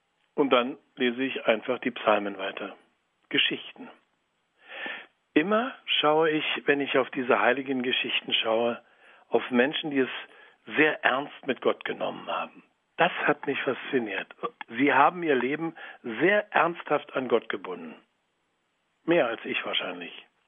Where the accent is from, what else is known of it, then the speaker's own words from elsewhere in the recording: Berlin, Germany; Ich bin in Berlin aufgewachsen